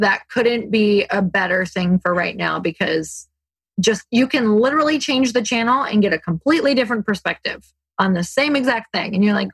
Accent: Midwest, United States; I grew up in the Midwest and it's kind of like you feel like you have to keep everyone in your life from your past or you're just not a nice person.

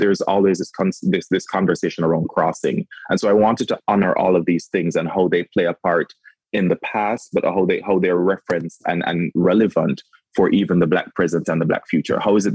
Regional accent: Jamaica; you know, she told me, of course, me being Jamaican, I wasn't, there's a lot about African-American history and just American history that I was still new to me.

